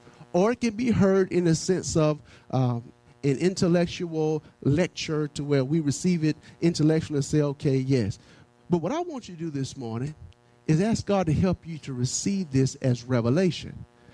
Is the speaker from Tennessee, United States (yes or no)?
yes; Tennessee, United States; born there; I was born in Jump Street, Tennessee, amen, on July the 1st, 1971, amen.